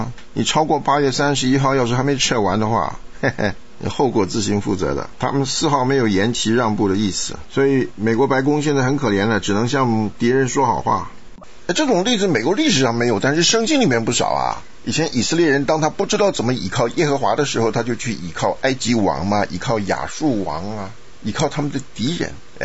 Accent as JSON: {"language": "Chinese", "country": "Taiwan", "said": "我们台湾人把这个叫土八路"}